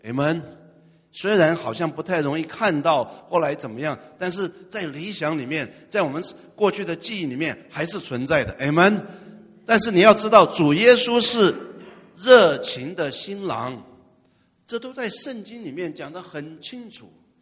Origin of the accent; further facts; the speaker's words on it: China; 我觉得我们中国人啊，全世界的中国人都需要一个革命